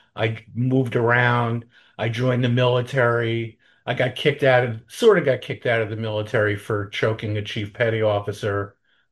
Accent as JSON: {"language": "English", "region": "New York", "country": "United States", "tie": "born or raised there", "said": "I got very involved in the anti-war movement here in New York. I grew up in New York"}